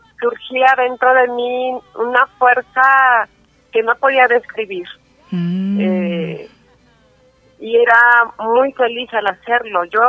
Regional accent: Uruapan, Michoacán, Mexico; Yo soy de Michoacán, de una ciudad, ahora ya ciudad, ha crecido, de Uruapan. Uruapan pertenece a su vez a, está localizada en una región purépecha, raíces indígenas.

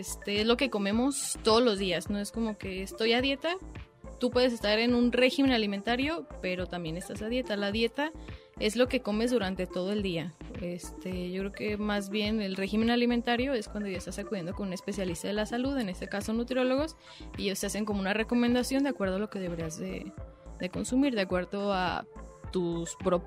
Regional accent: Mexico; nuestra dieta como mexicanos

